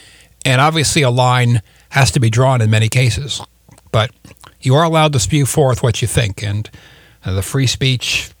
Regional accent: United States; as an American, as somebody who's not going to shy away from an opinion, there are some differences.

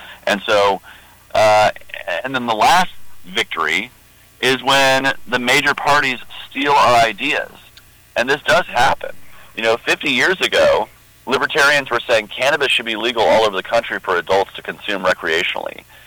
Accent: Georgia, United States; Like my home state of Georgia, you got to get 20% of the vote.

